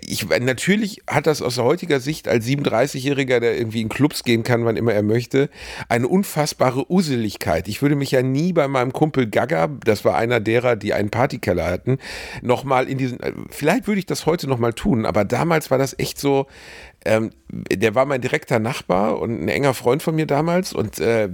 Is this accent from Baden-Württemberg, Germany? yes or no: no; Rotthausen, North Rhine-Westphalia, Germany; es gab in meiner Heimatstadt Rotthausen natürlich so ein paar Säuferkneipen.